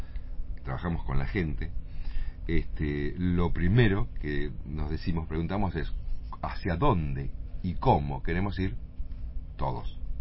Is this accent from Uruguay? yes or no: no; La Plata, Buenos Aires Province, Argentina; Pero los que nacimos en La Plata, la queremos mucho